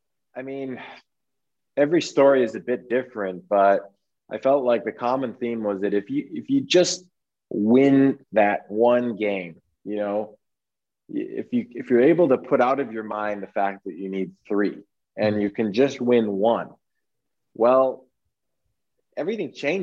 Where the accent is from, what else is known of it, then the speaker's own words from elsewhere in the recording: Toronto, Ontario, Canada; I grew up in Toronto.